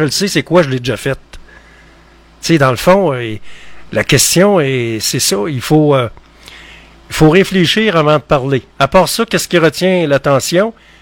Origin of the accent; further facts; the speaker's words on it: Quebec, Canada; Tu sais, on est comme des Nordiques. Alors, les Québécois ont de la misère à supporter des chaleurs extrêmes.